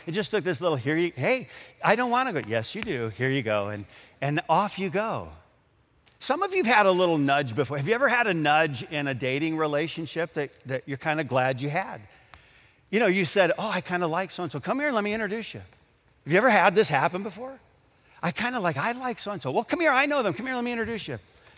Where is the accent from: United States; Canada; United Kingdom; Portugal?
United States; Adrian, Michigan; When I was a kid growing up in Adrian, Michigan, in the winter when we'd get these wonderful snows, we would load up the sleds